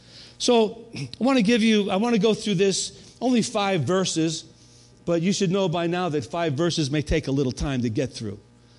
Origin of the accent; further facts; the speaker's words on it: New York, United States; You know, I'm from New York, so I grew up with the Yankees, right?